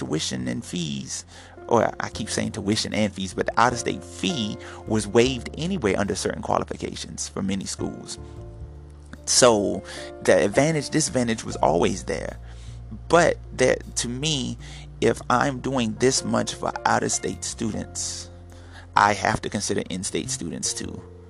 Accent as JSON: {"language": "English", "town": "Jackson", "country": "United States", "said": "Shoot, I'm from Jackson. I left Jackson to come here because of a scholarship"}